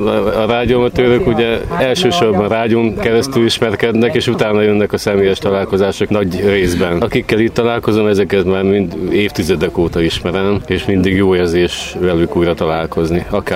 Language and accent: Hungarian; Miskolc, Borsod-Abaúj-Zemplén, Hungary; Én miskolci vagyok, és most éppen Budapestről érkeztem ide 60-ba a Rádióamatőr találkozóra.